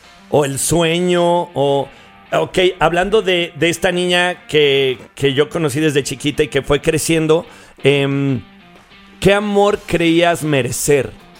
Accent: León, Guanajuato, Mexico; vas a mi tierra, León, Guanajuato.

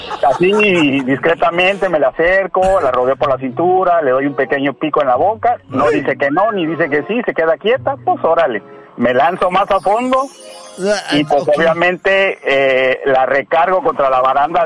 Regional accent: Veracruz, Mexico; Veracruz.

